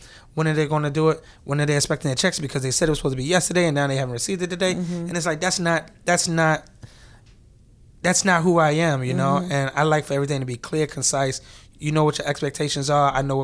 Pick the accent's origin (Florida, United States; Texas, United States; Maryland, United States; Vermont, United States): Maryland, United States; Baltimore; Or I'm from East Baltimore. So, you know, from people from East Baltimore never even go to West Baltimore.